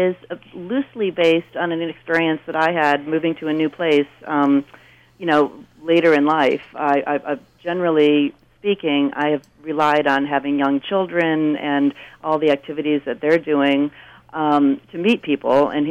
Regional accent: Pittsfield, Massachusetts, United States; moved away as an adult; also born or lived in Los Angeles; I just moved to the Berkshires from Los Angeles. But I grew up in Pittsfield and then later Westfield, where I went to high school, and then left to pursue my career in acting

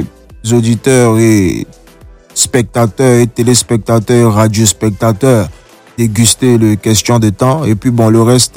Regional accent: Côte d’Ivoire; signifie douceur, facilité, voilà, tout ce qui est positif. Mais je suis ivoirien

